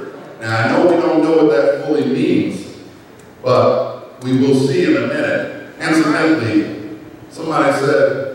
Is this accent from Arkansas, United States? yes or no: no; Brooklyn, New York, United States; she's mentioned that I'm from Brooklyn, and it's an old street thing, and I'm going to bring it up.